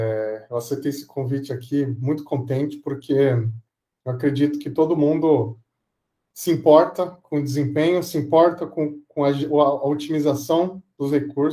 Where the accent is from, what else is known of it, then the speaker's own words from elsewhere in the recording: São Paulo, Brazil; Eu sou de São Paulo e atendo o Brasil todo